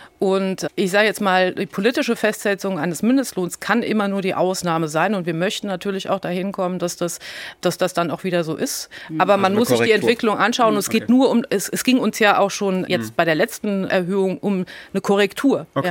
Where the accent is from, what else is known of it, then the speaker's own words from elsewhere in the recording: Rhineland-Palatinate, Germany; Und ich komme ja nun hier aus Rheinland-Pfalz